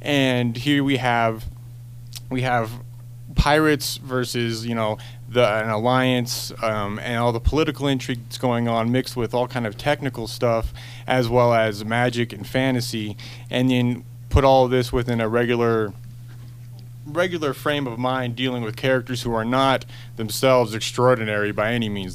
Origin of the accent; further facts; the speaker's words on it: Reno, Nevada, United States; born there; Oh, I was born here in Reno